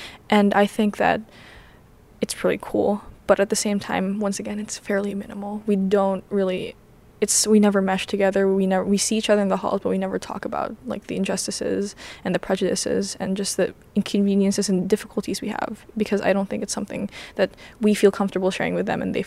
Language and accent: English; Philippines; because I'm Filipino, one teacher did bring up